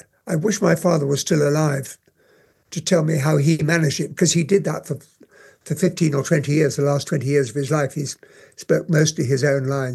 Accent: United Kingdom; I, being as so British as I am, I wish I could have played some of the Russians.

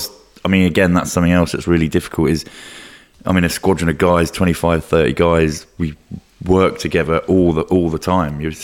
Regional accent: Luton, East of England, United Kingdom; I grew up in Luton

